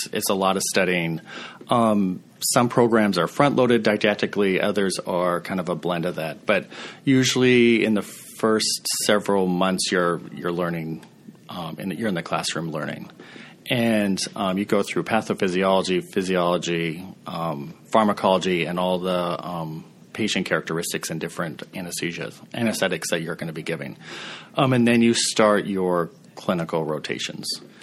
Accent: Montana, United States; So I grew up in Montana. My mom is a nurse in rural Montana.

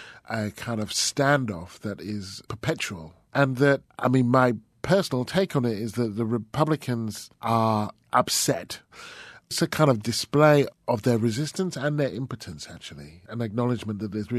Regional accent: United Kingdom; Growing up black in Britain, as my parents are from Barbados and I was born in Britain

